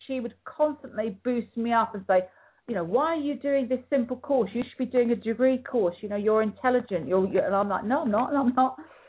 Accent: Ireland; because I'm Irish, my name goes back to the 10th century in Ireland.

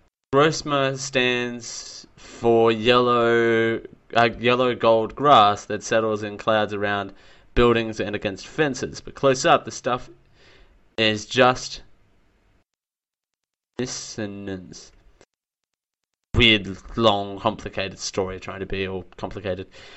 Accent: Dalby, Queensland, Australia; I'm going to go back to my hometown of Dalby, Queensland. It's about 3 hours west of Brisbane in Queensland.

